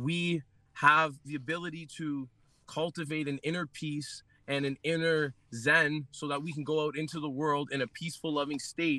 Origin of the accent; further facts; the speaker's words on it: Sudbury, Ontario, Canada; Yeah, I'm from Sudbury.